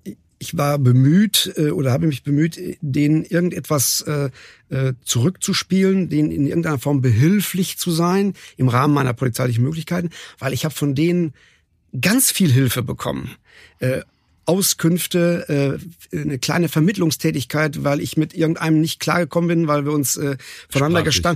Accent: North Rhine-Westphalia, Germany; born there; Auch ich bin ja Westfale, so von Geburt her, also richtiger.

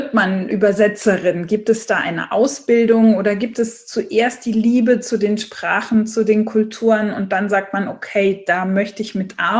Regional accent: Saarbrücken, Saarland, Germany; born there; Ich bin ja in Saarbrücken geboren und wir sind ja Grenzregion. Und Französisch war auch meine erste Fremdsprache.

